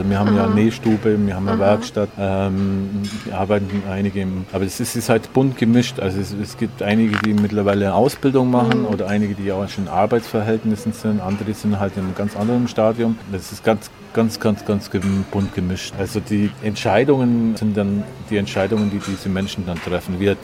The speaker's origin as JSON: {"language": "German", "country": "Germany", "said": "Ich als Deutscher habe ja kein Problem mit Fluchthintergrund. Ja?"}